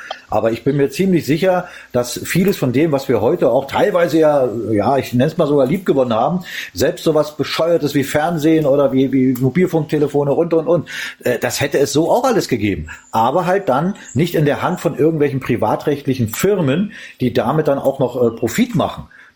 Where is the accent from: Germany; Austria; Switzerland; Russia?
Germany; East Germany; Ich bin ja auch in der DDR aufgewachsen.